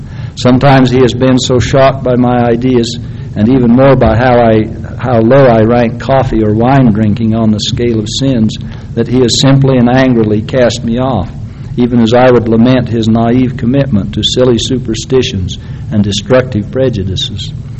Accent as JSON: {"language": "English", "town": "American Fork", "region": "Utah", "country": "United States", "tie": "born or raised there", "said": "I can remember feeling scared to walk too close to the one non-Mormon church in my hometown, American Fork."}